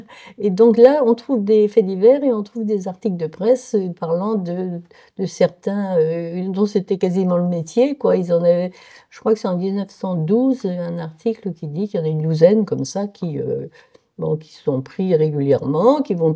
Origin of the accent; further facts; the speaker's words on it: Locmiquélic, Brittany, France; born there; je suis née à Locmiquélic, donc je suis une vraie Minaouette.